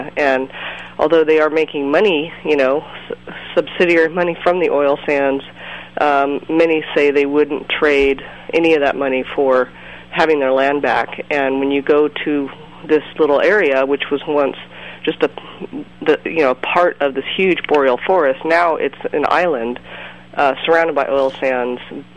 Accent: United States; being an American, I really woke up to the fact that the hard reality that we get the majority of our oil from Canada.

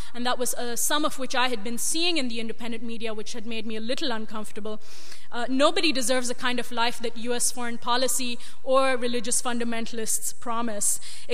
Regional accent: India; India is my home country.

